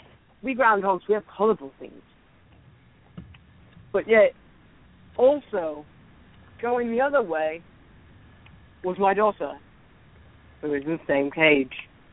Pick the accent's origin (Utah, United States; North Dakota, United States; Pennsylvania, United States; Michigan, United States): Pennsylvania, United States; Now, I'm from Pennsylvania. I know.